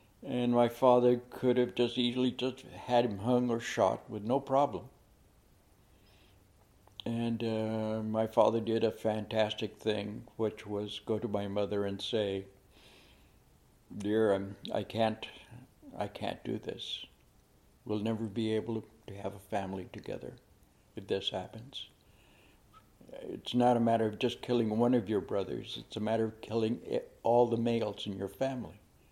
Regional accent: California, United States; born there; later sent for my mother, they came to California later, and I was born in California.

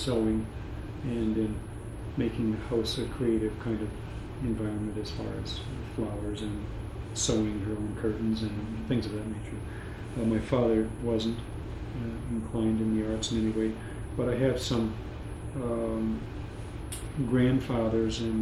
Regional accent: Detroit, Michigan, United States; also born or lived in Farmington; And I grew up in Northwest Detroit, was born there, stayed there until about 1957 when my parents moved to Farmington.

